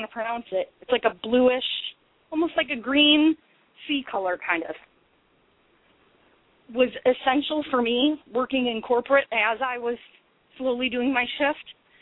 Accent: Midwest, United States; to me, growing up in the Midwest, it was all about family, it was all about neighbors.

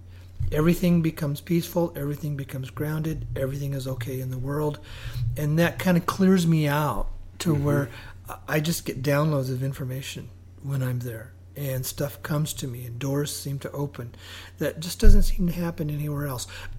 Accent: Sedona, Arizona, United States; now in Maui, United States; I'm from Sedona, and I absolutely believe Sedona is one I call those magical, sacred places here on the planet.

